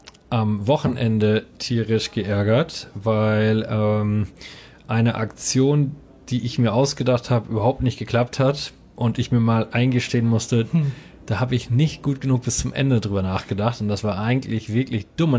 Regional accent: Coesfeld, North Rhine-Westphalia, Germany; Und die erinnern mich immer wieder, wo ich herkomme. Und das Tolle ist, in Coesfeld kostet die Currywurst

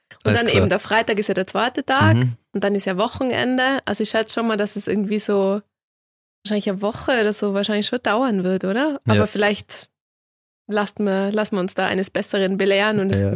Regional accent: Tyrol, Austria; inspirierende und spannende Persönlichkeiten, die es halt da bei uns in Tirol so gibt.

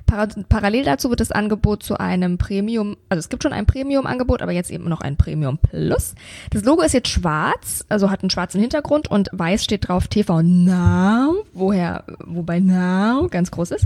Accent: Bavaria, Germany; Nur ein richtiges Pfändchen, sagt man bei uns in Bayern.

